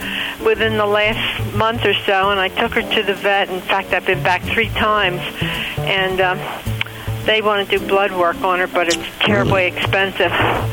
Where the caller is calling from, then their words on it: Reading, Pennsylvania, United States; Reading, Pennsylvania.